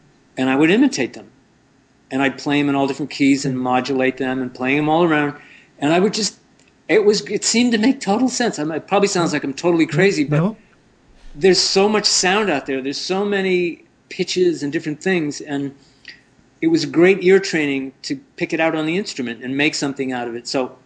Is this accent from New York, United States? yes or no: no; Brockton, Massachusetts, United States; also born or lived in Bridgewater; I grew up fishing in Massachusetts when I grew up in Brockton and Bridgewater, Mass.